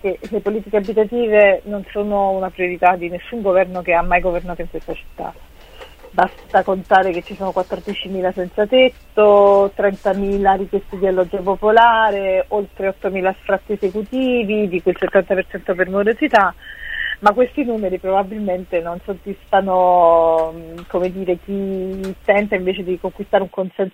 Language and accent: Italian; Naples, Campania, Italy; now in Rome, Italy; io sono di Napoli, ma vivo a Roma da oltre 17 anni